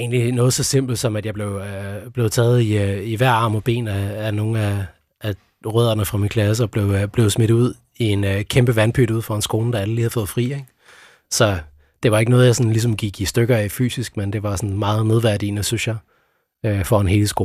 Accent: Sønderborg, Region of Southern Denmark, Denmark; Jamen, jeg er opvokset i Sønderborg og boede dernede med min mor

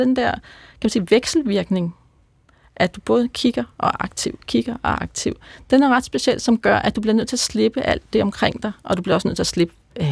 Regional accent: Copenhagen, Capital Region of Denmark, Denmark; born there; jeg er født i Danmark, i København ved Søerne, hvor jeg også bor. Men min resten af familien er næsten født i Sverige.

